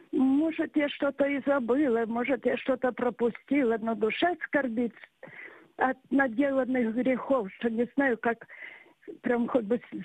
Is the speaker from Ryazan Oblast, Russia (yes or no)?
no; Krasnodar Krai, Russia; Я из Краснодарского края. … Мне 85 лет.